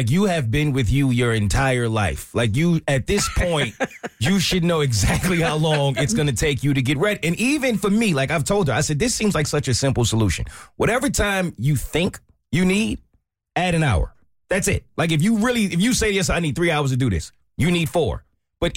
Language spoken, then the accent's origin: English; New York, United States; I always think, like, is it because I'm a New Yorker?